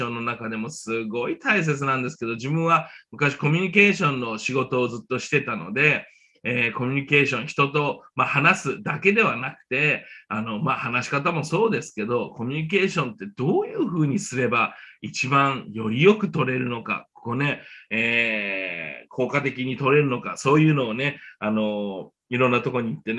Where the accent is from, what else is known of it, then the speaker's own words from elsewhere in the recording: Fukuoka, Japan; now in California, United States; 今カリフォルニアにいますが、出身は、日本は福岡出身です。福岡で生まれ育って、今カリフォルニアでここで牧会をしております。